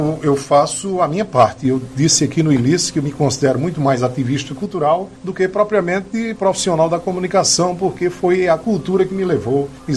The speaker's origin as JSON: {"language": "Portuguese", "town": "Patos", "region": "Paraíba", "country": "Brazil", "tie": "born there", "said": "também faço parte dela porque nasci em Patos, na Rua dos 18 do Forte, no dia 6 de abril de 1963."}